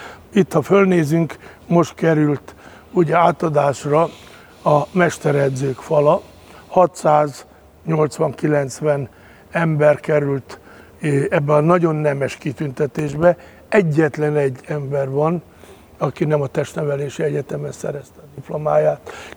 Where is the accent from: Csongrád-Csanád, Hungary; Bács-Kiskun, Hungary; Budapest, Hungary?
Csongrád-Csanád, Hungary; Szeged; én szegedi lévén